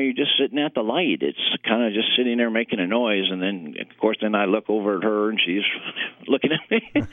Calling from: Loveland, Colorado, United States; I'm calling from Loveland, Colorado.

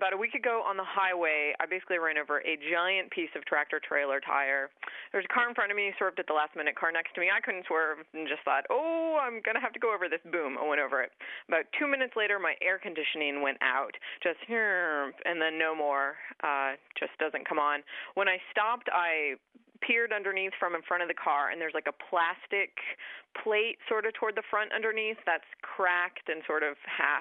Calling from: Tallahassee, Florida, United States; Tallahassee, Florida.

